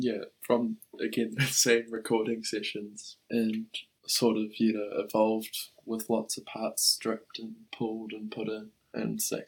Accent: Auckland, New Zealand; And when I grew up in Auckland as a baby, that's what I would eat generally with my mum.

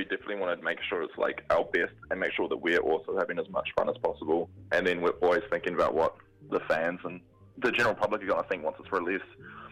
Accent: Te Aroha, Waikato, New Zealand; So we went out to my hometown of Te Araha and kind of shot around the back streets

